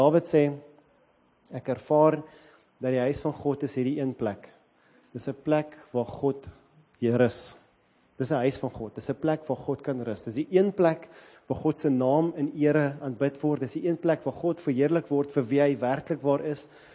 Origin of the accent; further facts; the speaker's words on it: Kenya; ek kom uit Kenia uit